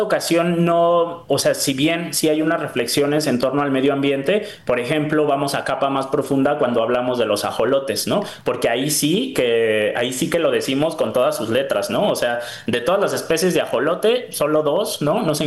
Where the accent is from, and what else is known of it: Mexico